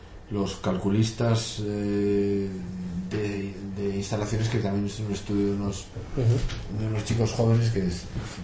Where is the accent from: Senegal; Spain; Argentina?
Spain; San Sebastián, Basque Country; A mí San Sebastián no soy profeta en mi tierra